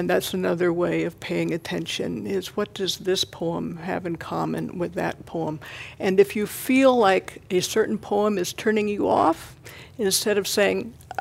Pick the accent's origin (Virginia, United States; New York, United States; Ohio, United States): Ohio, United States; And I'm originally from Ohio